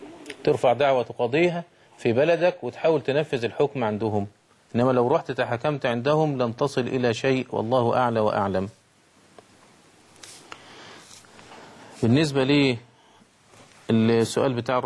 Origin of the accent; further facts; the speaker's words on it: Egypt; وعندنا في مصر القانون المصري بيمنع وضع اليد على أملاك الدولة